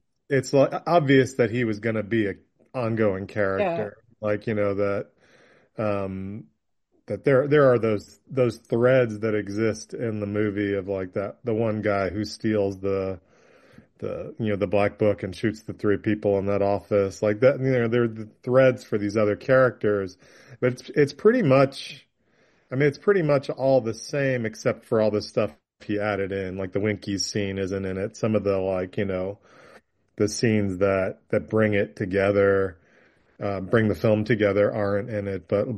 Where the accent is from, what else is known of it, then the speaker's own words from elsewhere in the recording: New York, United States; I obviously I grew up in New York